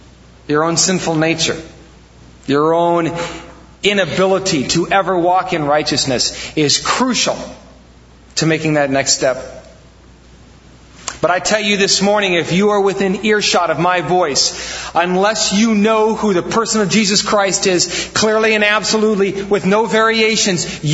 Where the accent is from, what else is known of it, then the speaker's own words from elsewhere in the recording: Midwest, United States; Welcome to Wisconsin, the land of good men. I mean, we're from the Midwest after all.